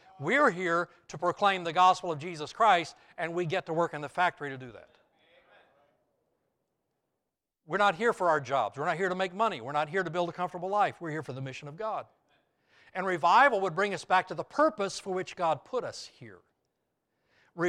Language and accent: English; Alabama, United States; I grew up in North Alabama. You should put your hand on your heart when I say Alabama. I grew up in North Alabama.